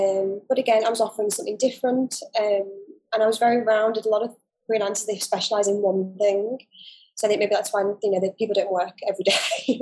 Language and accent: English; Dubai, United Arab Emirates; also born or lived in United Kingdom; So I actually grew up in the Middle East. I grew up in Dubai. So I've been here for a long time.